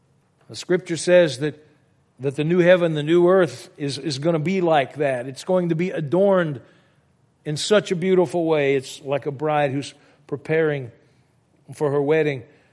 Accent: Louisiana, United States; I grew up in Louisiana. I've eaten a lot of raw oysters, and from time to time I've found pearls in those oysters.

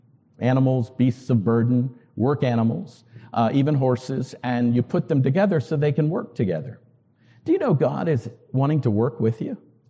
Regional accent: the South, United States; I came from the South, so that's how we answer. Yes, sir.

